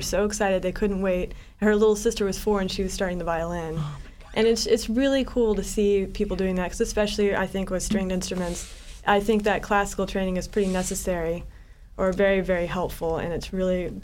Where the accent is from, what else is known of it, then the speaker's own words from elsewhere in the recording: Austin, Texas, United States; I come from Austin, Texas, and I've always lived in cities.